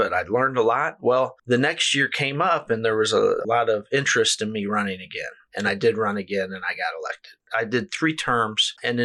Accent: Moberly, Missouri, United States; and my family moved down here back to my hometown. Of course, my kids, I got two younger boys, and yeah. my wife is from here as well. She's a Jaybird, I'm a Crusader, so all we right. got that divided house, oh, you know. Yeah. But my boys are, you know, Moberly's their hometown.

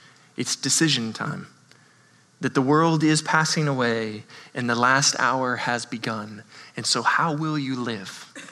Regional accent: Oklahoma, United States; Now, I'm a country boy. I grew up in Oklahoma, and every day I got off of the bus with my brother

